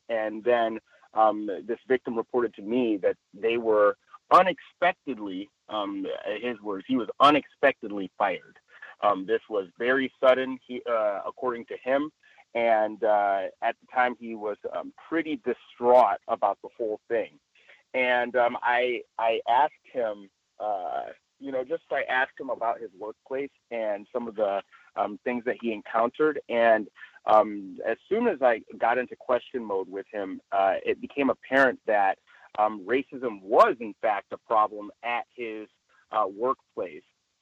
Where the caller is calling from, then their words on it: Chino Hills, California, United States; I am calling in from Chino Hills.